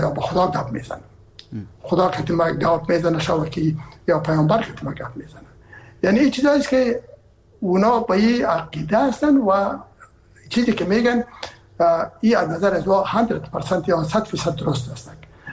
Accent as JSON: {"language": "Persian", "region": "Herat", "country": "Afghanistan", "said": "من که هستم از هرات هستم و پدر مادر من هرات هستن"}